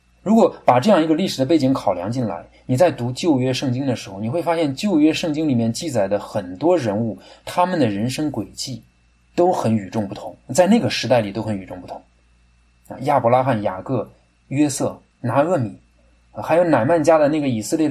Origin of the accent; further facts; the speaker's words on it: Kaifeng, Henan, China; 因为我的老家开封出现在这个文章里